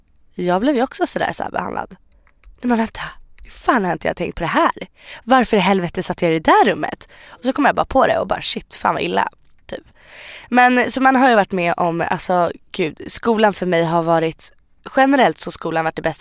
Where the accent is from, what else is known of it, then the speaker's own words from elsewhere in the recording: Sweden; Jag är född i Sverige. Jag har bott i Sverige hela mitt liv. Liksom, jag kan svenska hur bra som helst.